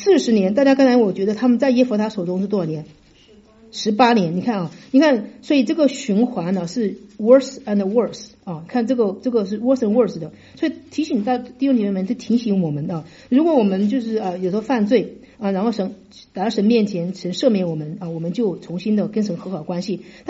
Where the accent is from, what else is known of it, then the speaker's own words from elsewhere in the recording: China; 我觉得我们中国人我经常把那个 L 和 R 有时候说的不是清楚啊